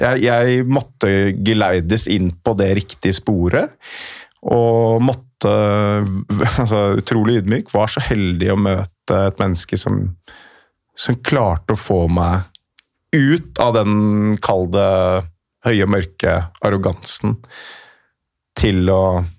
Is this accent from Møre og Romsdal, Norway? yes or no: no; Oslo, Norway; born there; jeg er født på Oslo Vest